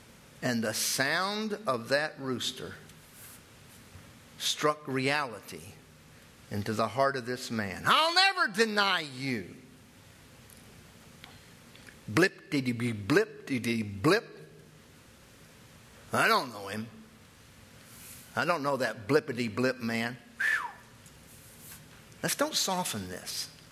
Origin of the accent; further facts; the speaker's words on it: South Carolina, United States; born there; You see, I was born in South Carolina, and I can put it on if you want me to.